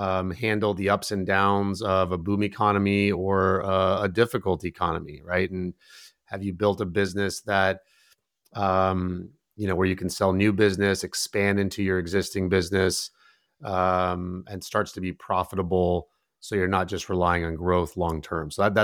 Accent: Mexico; I am originally from Mexico, so that's great to see. I did play soccer growing up, but clearly I took a different career.

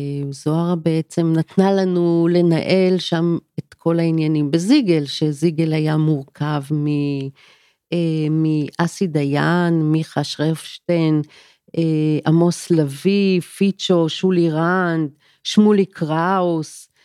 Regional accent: Kiryat Yam, Haifa District, Israel; now in Tel Aviv, Israel; ובמיוחד אני גדלתי בקריית ים, במקום די פריפריה.

